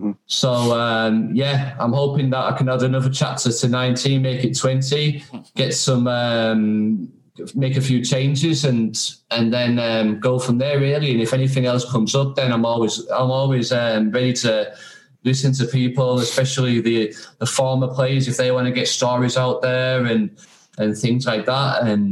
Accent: Yorkshire and the Humber, United Kingdom; I mean, I'm from Yorkshire

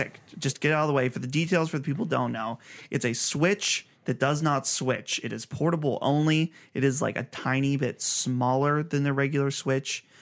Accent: Pittsburgh, Pennsylvania, United States; And so we're from Pittsburgh-ish area.

